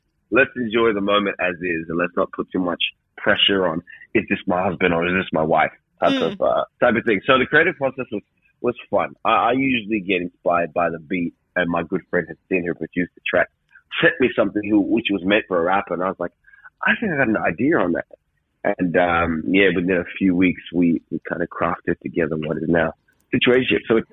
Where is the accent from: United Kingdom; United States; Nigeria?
Nigeria; now in Australia; I'm Nigerian, so in our culture, it is kind of traditional here in Australia